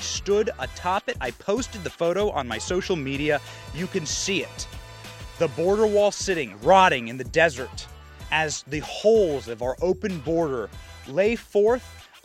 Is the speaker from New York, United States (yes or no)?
no; Iowa, United States; I was raised in Iowa. Iowa is a state that has 3 million people living in it.